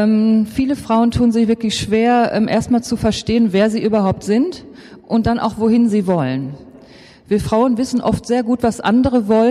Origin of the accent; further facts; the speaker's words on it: Iserlohn, North Rhine-Westphalia, Germany; born there; now in Dortmund, Germany; Ich bin eigentlich gebürtige Iserlohnerin. Meine Mutter wohnt auch noch hier, schräg gegenüber im Altenheim.